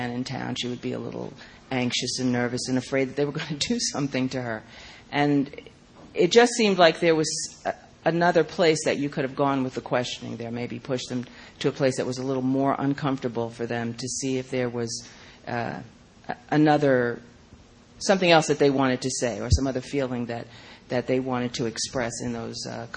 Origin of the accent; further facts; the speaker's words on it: New York, United States; now in Philadelphia, United States; I live in Philadelphia, but I'm from New York originally.